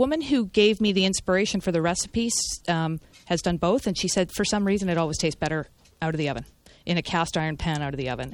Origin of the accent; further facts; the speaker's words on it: Vancouver, British Columbia, Canada; But when I was growing up in Vancouver, we used to go to a Mexican restaurant